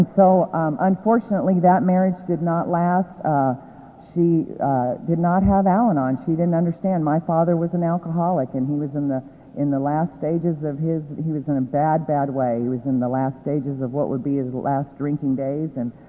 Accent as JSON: {"language": "English", "region": "Oklahoma", "country": "United States", "tie": "born there", "said": "I was born in Oklahoma."}